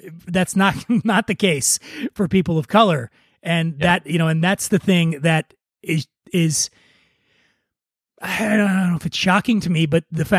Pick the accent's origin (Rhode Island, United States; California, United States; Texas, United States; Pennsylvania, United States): Pennsylvania, United States; Philadelphia; I grew up poor in Philadelphia, which was a very racially polarized city when I was coming up, for sure.